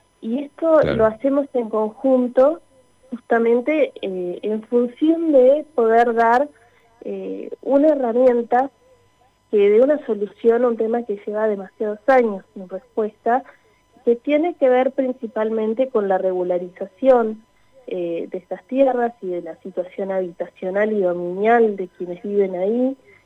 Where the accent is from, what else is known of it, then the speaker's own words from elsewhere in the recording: Patagonia, Argentina; Somos patagónicos